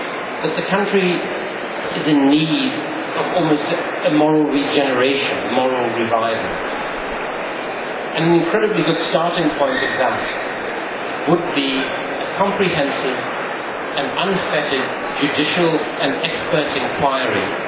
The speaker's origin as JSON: {"language": "English", "country": "South Africa", "said": "Now, I feel that what we as South African citizens would require from an amnesty is three crucial things."}